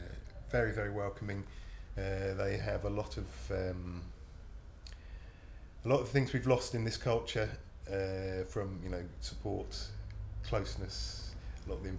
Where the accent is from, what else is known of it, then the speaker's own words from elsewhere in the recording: Cambridge, East of England, United Kingdom; also born or lived in Lewes / Rochdale / Hebden Bridge; now in Nottingham, United Kingdom; Lived in Nottingham for about 27 years, something like that, yeah. Originally from Cambridge, moved to Lewes in Brighton, near Brighton. Moved to Rochdale, then spent a lot of time in a place called Hebden Bridge in West Yorkshire, and then went to Nottingham.